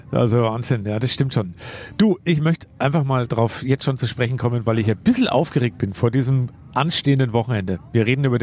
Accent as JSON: {"language": "German", "town": "Neuses", "country": "Germany", "said": "alter Metzger aus Neusses, wo ich herkomme"}